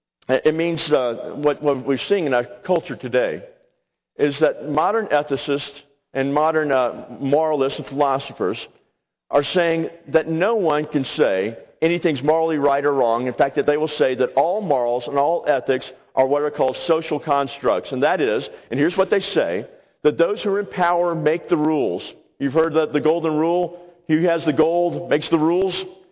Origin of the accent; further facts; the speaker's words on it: the South, United States; I'm a Southerner. I am so glad the North won the war.